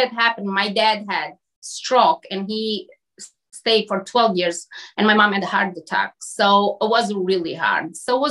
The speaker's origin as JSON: {"language": "English", "country": "Albania", "tie": "born or raised there", "second_language": "English", "said": "So I was born in Albania in a family of six siblings, and I have two wonderful parents, mom and dad. But at the time that I was born and growing, it was communist country."}